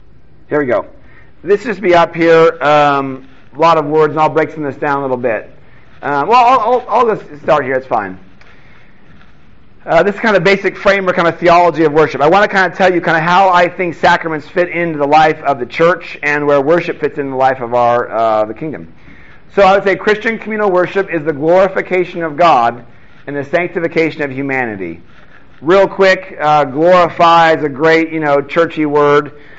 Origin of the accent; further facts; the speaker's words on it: Seattle, Washington, United States; typically a Lord's Supper was growing up to me, and I grew up again in Seattle, that it was a very serious occasion.